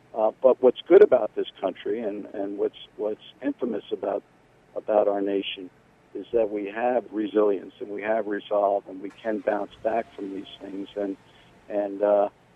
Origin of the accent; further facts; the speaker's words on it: New York City, New York, United States; I grew up in New York City.